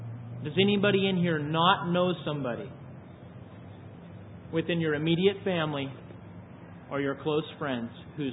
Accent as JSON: {"language": "English", "country": "United States", "tie": "born or raised there", "said": "I was raised in Christian America, if you want to call it that. I was raised within the church, the evangelical church, my whole life."}